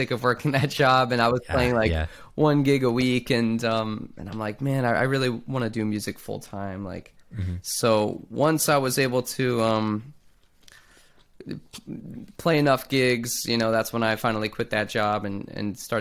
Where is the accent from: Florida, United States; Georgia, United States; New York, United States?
Florida, United States; Jupiter; And yeah, definitely growing up in Jupiter was a huge part of that too, because, you know, Jupiter's this local beach town